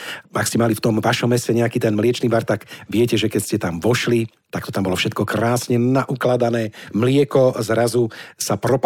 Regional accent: Zvolen, Banská Bystrica Region, Slovakia; mali sme to aj my u nás vo Zvolení, taký mliečny bar alebo mliečny bufet, ako sme to volali.

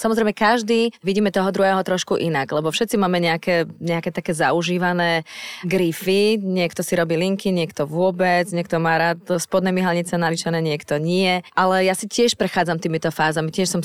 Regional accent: Bratislava, Bratislava Region, Slovakia; Som rodená Bratislavčanka, najmä divadelná herečka

